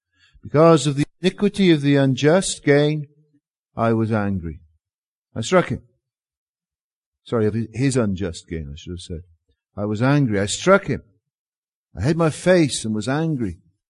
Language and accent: English; Wales, United Kingdom; moved away as an adult; now in London, United Kingdom; I came to London in 1983. I'm from Wales originally. I came to London in 1983